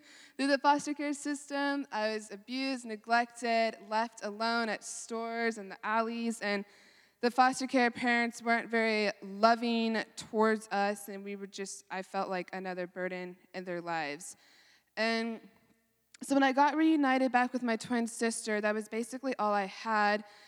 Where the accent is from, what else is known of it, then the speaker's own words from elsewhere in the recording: Dallas, Texas, United States; born there; So I was born in Dallas, Texas, 2000. I'm 20 years old